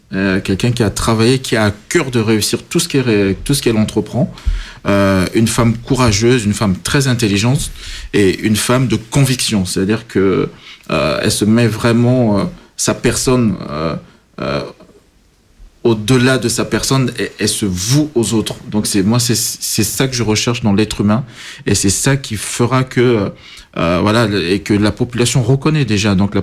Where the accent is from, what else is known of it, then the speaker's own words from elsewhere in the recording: Bangui, Central African Republic; born there; Voilà, je suis né à Bangui, en Centrafrique.